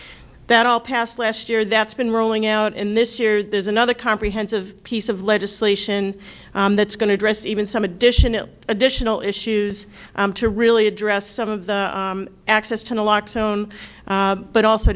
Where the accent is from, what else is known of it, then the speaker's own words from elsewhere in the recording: Massachusetts, United States; So I'm from Connecticut, but originally from Massachusetts, so I love hearing the chief speaking in my native tongue.